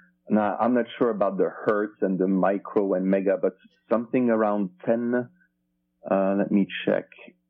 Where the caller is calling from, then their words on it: Finland; I'm calling you from Finland in Europe.